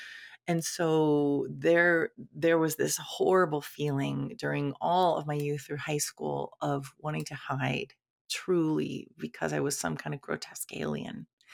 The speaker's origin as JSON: {"language": "English", "region": "Ohio", "country": "United States", "tie": "born or raised there", "said": "And that was just extra, if you know what I mean, for a young kid growing up in Ohio."}